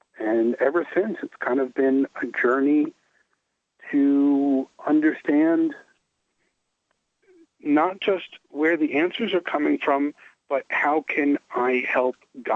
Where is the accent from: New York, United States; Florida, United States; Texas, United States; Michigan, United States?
New York, United States; New York City; not just as a New Yorker, but as a human